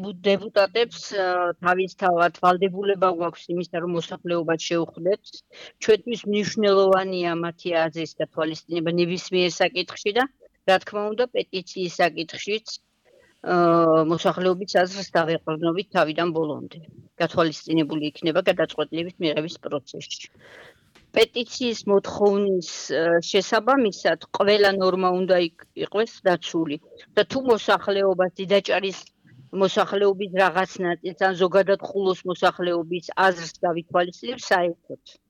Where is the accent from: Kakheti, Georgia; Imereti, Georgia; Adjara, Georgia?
Adjara, Georgia; Didachara; მე დიდაჭარიდან ვარ წარმოშობით, დიდაჭარის მუნიციპალიტეტიდან, დიდაჭარის სოფელ დიდაჭარიდან